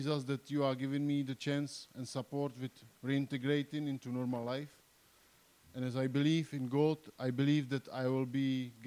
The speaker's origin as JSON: {"language": "English", "town": "Jihlava", "region": "Vysočina Region", "country": "Czechia", "tie": "born or raised there", "said": "I was born in Jihlava in Czech Republic. I was raised in a atheistic family"}